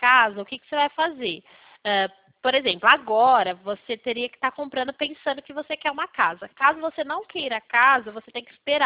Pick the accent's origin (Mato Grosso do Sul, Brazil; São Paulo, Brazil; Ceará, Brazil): São Paulo, Brazil; não, eu sou do estado de São Paulo. Eu sou do estado de São Paulo.